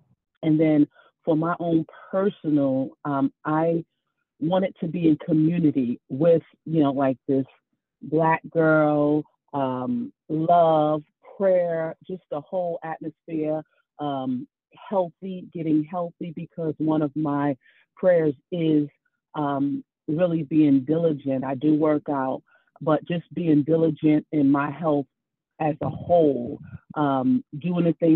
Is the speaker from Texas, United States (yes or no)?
no; New York, United States; now in Maryland, United States; I'm from Maryland. And well, I'm from New York, but I live in Maryland.